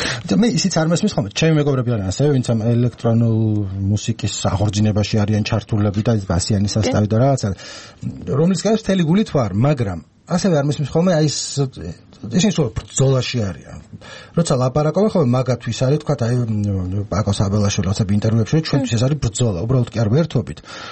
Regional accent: Baghdati, Imereti, Georgia; მე ხა ბაღდათიდან ვარ, მაქ იქ სახლიდან ყოფილვარ

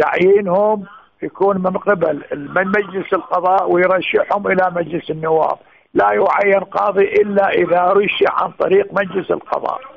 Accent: Iraq; عندنا بالعراق اكو خلط اوراق

